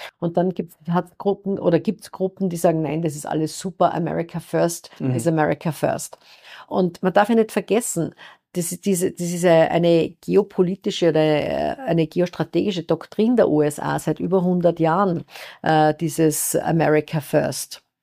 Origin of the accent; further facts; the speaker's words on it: Austria; Mein Heimatland Österreich, massives Problem.